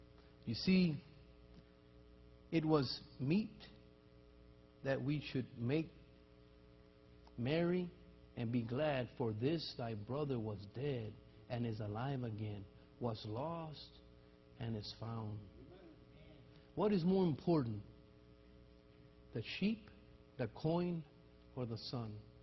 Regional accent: Texas, United States; I grew up in the Alazan Apache courts. I played sports there for La Guadalupe Church.

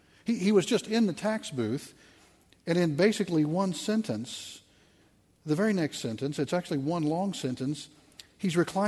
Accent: Wichita, Kansas, United States; In my life, I grew up in Wichita, Kansas.

